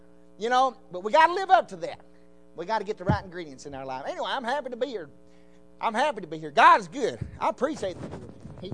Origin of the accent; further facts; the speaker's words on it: Arkansas, United States; I said, "Oh, yeah, I'm from Arkansas."